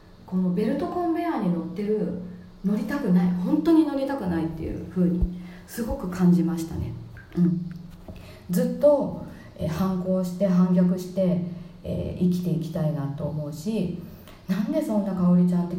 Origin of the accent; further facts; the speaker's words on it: Chiba, Japan; ここの千葉で生まれて育って子供産んで家買って